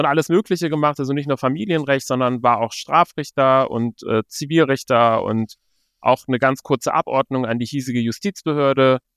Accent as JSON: {"language": "German", "region": "Hamburg", "country": "Germany", "tie": "born or raised there", "also_born_or_lived": "Tehran, Iran", "said": "so wie du mich vorgestellt hast, Sohn iranischer Einwanderer. Ich bin tatsächlich in Teheran geboren und war so ungefähr 3 Jahre alt, als meine Eltern nach Hamburg zogen. Und seitdem bin ich in der Hansestadt"}